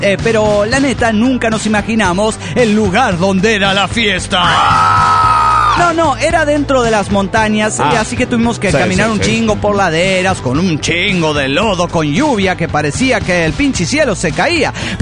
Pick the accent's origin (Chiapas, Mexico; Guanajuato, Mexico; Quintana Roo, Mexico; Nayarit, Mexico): Guanajuato, Mexico; de Guanajuato.